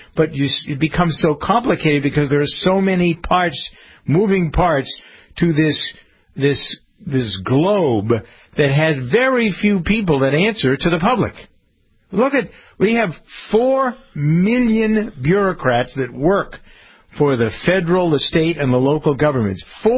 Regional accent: Framingham, Massachusetts, United States; he grew up in my hometown of Framingham, Massachusetts, moved to California.

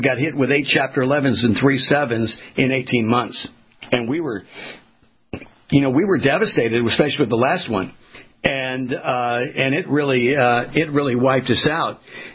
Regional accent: West Coast, United States; Yeah, for me, as I was sharing with you, I grew up on the West Coast.

